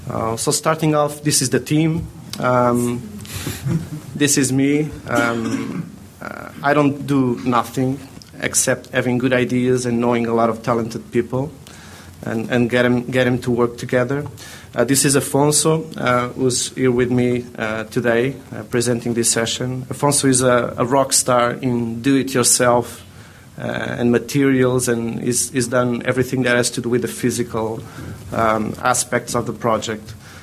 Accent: Portugal; English is a second language; We're from Portugal. So first, let me apologize for the weak English, but we'll try to do our best.

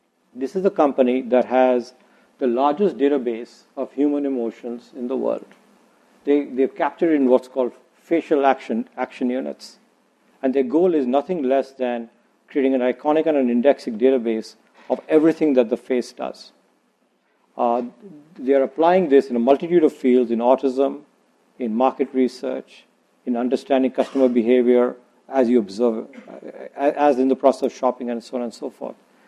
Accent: India; When I was a child growing up in India and belonging to the 80%

